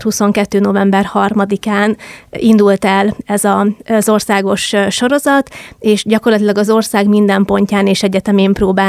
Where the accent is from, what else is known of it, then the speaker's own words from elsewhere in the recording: Okány, Békés, Hungary; én egy Békés megyei kis településről származom, és nagyon sok olyan üzenetet kaptam, hogy az okányiak mennyire büszkék rám